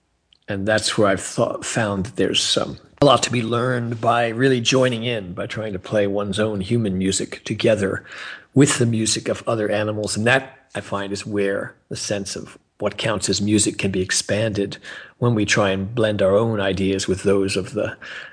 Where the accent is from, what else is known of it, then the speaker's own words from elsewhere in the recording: Connecticut, United States; And I grew up in Connecticut, and I heard about this guy, Paul Winter, who lived up the road.